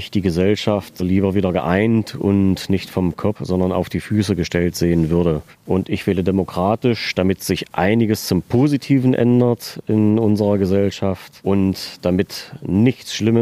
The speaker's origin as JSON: {"language": "German", "town": "Aschersleben", "region": "Saxony-Anhalt", "country": "Germany", "tie": "born or raised there", "said": "ich bin gebürtiger Aschersleber"}